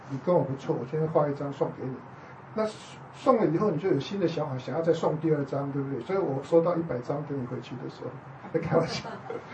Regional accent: China; 我们中国人有一个说法，叫做家有必足哈

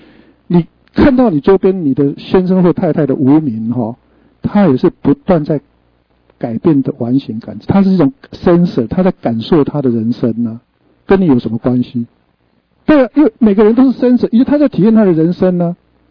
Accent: Taiwan; accent: Taiwanese; 所以我们台湾话是讲说老狼跟他醒

